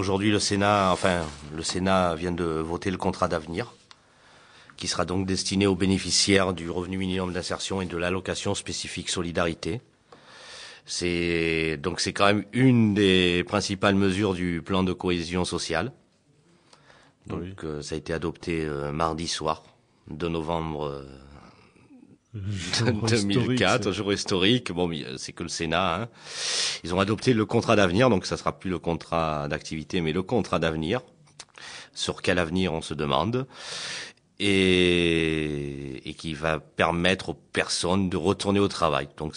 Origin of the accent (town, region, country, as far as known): France